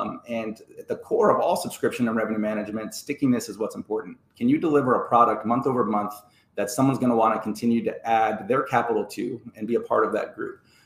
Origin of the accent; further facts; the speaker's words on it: Ohio, United States; So I born and raised in Ohio. I love to start with that because I think my Midwestern values are key to who I am.